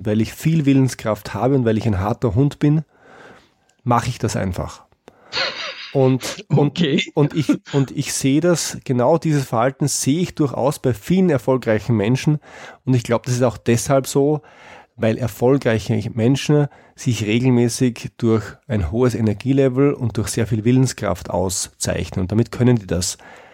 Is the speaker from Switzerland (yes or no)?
no; Austria; Als Österreicher kann ich da was beisteuern.